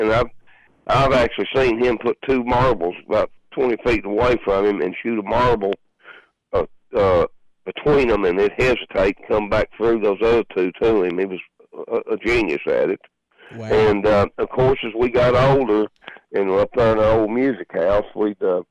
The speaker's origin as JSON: {"language": "English", "town": "Edmonton", "region": "Kentucky", "country": "United States", "said": "We're from Edmonton, Kentucky."}